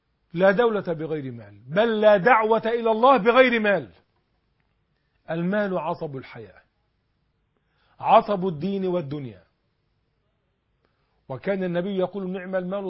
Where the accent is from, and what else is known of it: Egypt